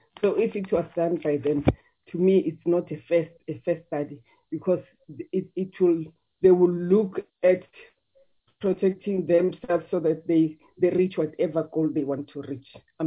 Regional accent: Gauteng, South Africa; I'm coming from Gauteng, so there's no C here.

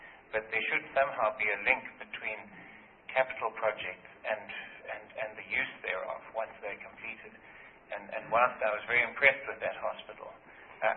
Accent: KwaZulu-Natal, South Africa; I am from KwaZulu-Natal

